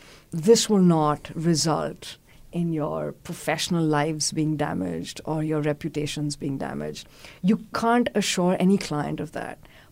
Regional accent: Delhi, India; So the Delhi High Court, and I'm from Delhi, the state

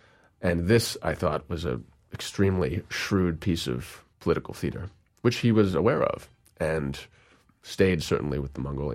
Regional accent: New York City, New York, United States; It's hard to imagine growing up in New York City that you would want to spend more than a month moving across the tundra with reindeer.

